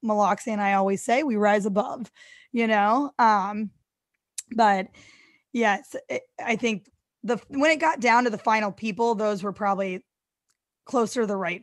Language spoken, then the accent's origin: English; St. Louis, Missouri, United States; also born or lived in New York; I grew up in St. Louis, Missouri.